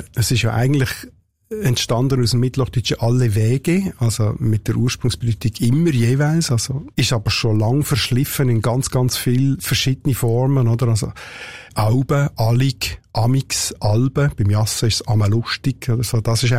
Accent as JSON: {"language": "German", "region": "Northwestern Switzerland", "country": "Switzerland", "said": "Aber nördlich geht das weiter bis in die Gegend, wo ich herkomme, also bis Nordwestschweiz"}